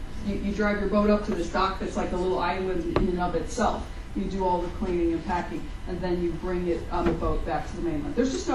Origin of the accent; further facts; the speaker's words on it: Chicago, Illinois, United States; now in Kentucky, United States; I said I grew up in Chicago and I live in Kentucky now